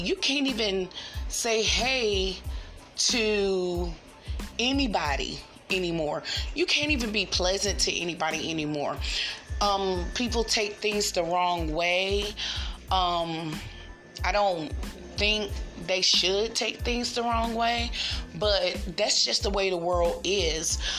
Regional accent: Raleigh, North Carolina, United States; I'm from Raleigh, North Carolina, and the hometown that, you know, that's my hometown, guys, of course.

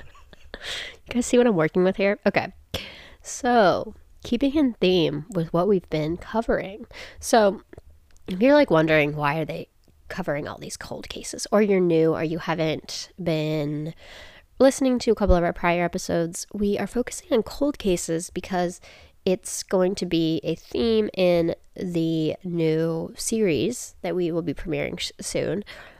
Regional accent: Massachusetts, United States; Have you ever been to Massachusetts? I'm just kidding. We're from

